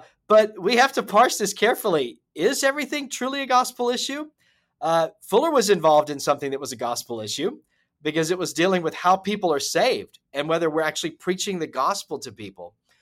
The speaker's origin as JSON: {"language": "English", "region": "the South", "country": "United States", "moved": "yes", "said": "And so I'm from the South. But when I left the South and went to Europe, I saw different expressions of Christianity that were still Christianity"}